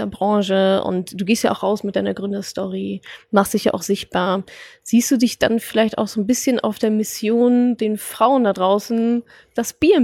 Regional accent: North Rhine-Westphalia, Germany; ich komme ja aus dem Ruhrgebiet

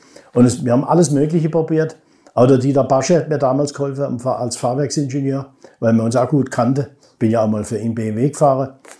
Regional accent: Freiburg, Baden-Württemberg, Germany; das ist meine Heimat Südbaden Freiburg.

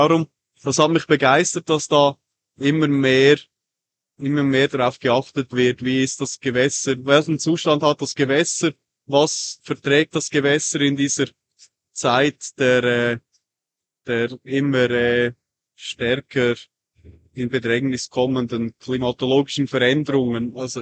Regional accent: Zug, Switzerland; Ich komme aus der Schweiz. Und zwar in der Zentralschweiz. Vom Zugersee.

